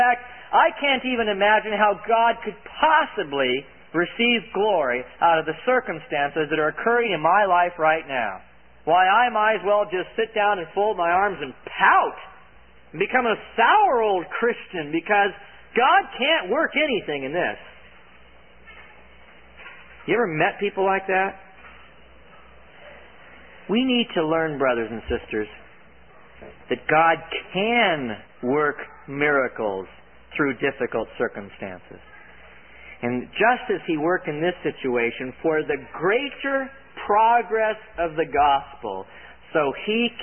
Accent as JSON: {"language": "English", "region": "California", "country": "United States", "said": "I'm from California originally, and if I wanted anyone to win, it would be the Lakers."}